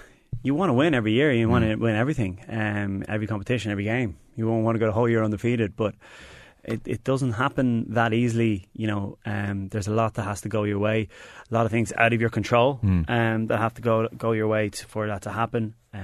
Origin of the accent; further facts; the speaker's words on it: Leinster, Ireland; I kind of wish them well as a Irish fan, but that kind of hard for me to say as a Leinster man.